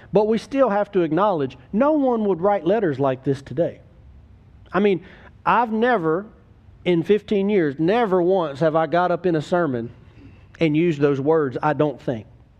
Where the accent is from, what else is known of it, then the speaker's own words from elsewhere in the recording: United States; I mean, I'm just American all the way, you know.